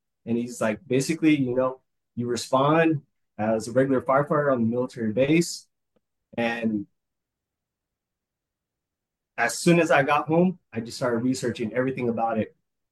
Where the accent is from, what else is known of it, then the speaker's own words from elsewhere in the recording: California, United States; also born or lived in Sun City; So, like I said, I was born in Sun City, raised, my whole life in California.